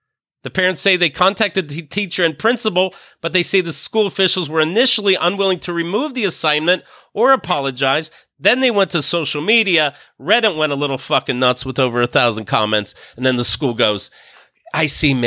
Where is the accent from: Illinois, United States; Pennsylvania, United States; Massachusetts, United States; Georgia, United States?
Pennsylvania, United States; I have some news from my my hometown. This is Somerset County, Pennsylvania. I was born in Somerset County.